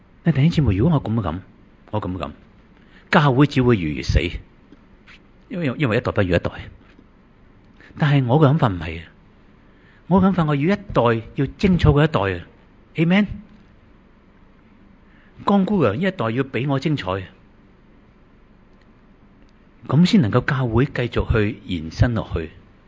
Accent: Hong Kong; 我哋香港人咧就觉得香港唔够靓

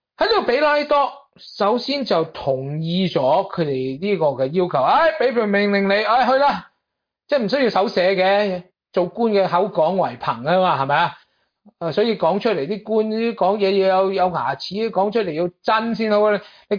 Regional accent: Guangdong, China; 用我哋广东人有一句说话，叫顾得头嚟脚反筋啊！

